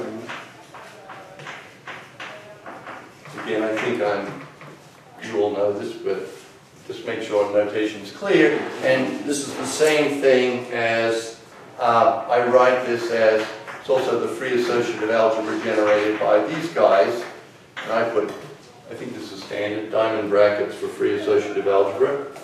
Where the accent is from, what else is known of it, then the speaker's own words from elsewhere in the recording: Australia; I come from Australia, so everything's up here.